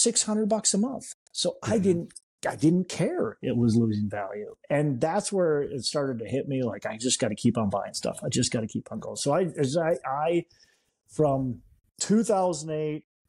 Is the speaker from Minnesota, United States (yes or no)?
yes; Minnesota, United States; So, I'm born and raised in the Midwest, Minnesota. A guy, Twin Cities guy.